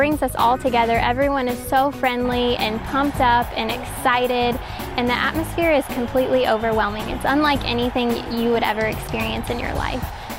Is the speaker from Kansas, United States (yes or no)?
yes; Lenexa, Kansas, United States; I'm actually from Lenexa, Kansas, and I've born and raised there.